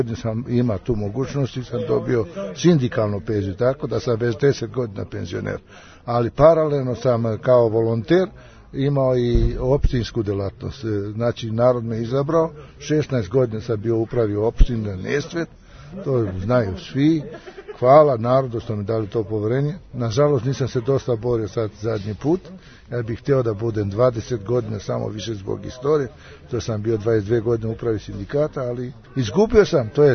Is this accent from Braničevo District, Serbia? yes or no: no; Samarinovac, Bor District, Serbia; moved away as an adult; now in Næstved, Denmark; rodom u selu Samalinovca, kod Negotin. Inače sam ovde u Danskoj već 47 godina.